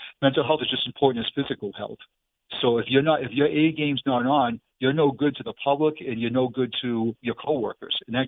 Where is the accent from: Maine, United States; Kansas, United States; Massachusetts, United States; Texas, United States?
Massachusetts, United States; Boston; accent: Boston accent; It's my Boston accent's kicking it right now.